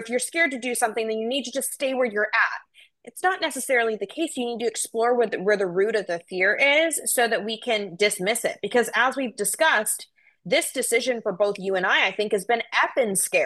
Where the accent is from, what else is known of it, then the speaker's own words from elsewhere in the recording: Florida, United States; I remember when I born and raised in Florida, never seen snow.